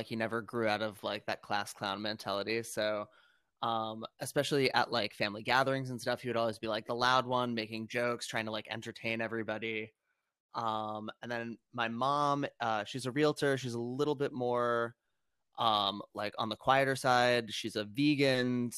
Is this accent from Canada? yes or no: no; Massachusetts, United States; moved away as an adult; also born or lived in New York; now in Los Angeles, United States; I grew up in central Massachusetts, outside of Worcester. And I lived there until college. And then I moved to New York. I lived there for about 5 years. And now I live in Los Angeles.